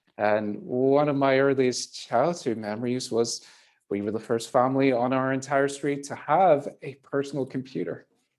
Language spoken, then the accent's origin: English; Ireland; now in California, United States; I'm an Irish native. I'm based here in California in Silicon Valley. I've been here for about 10 years or so, but I grew up in Ireland. I grew up in Ireland at a time where it's not exactly like it was today.